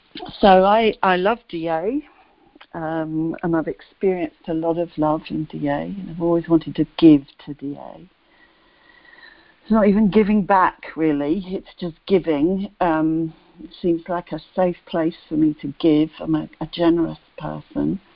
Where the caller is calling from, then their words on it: London, United Kingdom; I'm a debtor. I'm calling in from London, where it's 6:30 in the evening.